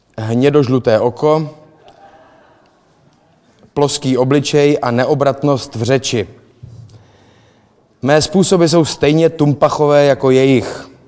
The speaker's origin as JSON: {"language": "Czech", "region": "Prague", "country": "Czechia", "tie": "born there", "said": "Narodil jsem se 1974 v Praze, rodiče jsou původem z malého města a venkova. Prarodiče pocházeli z venkova všichni, kromě tátova dědy, který byl z Mostu."}